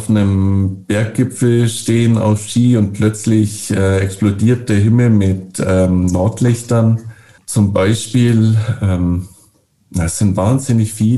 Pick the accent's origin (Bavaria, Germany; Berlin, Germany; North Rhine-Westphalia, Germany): Bavaria, Germany; now in Norway; ich bin ja aus Bayern